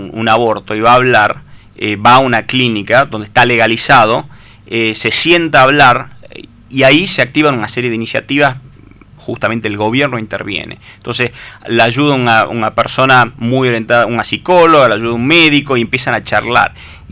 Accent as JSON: {"language": "Spanish", "region": "Tucumán", "country": "Argentina", "said": "Yo me pongo el sombrero de alguna forma como tucumano, representando a la sociedad tucumana, basado en mis creencias, en ciertos valores"}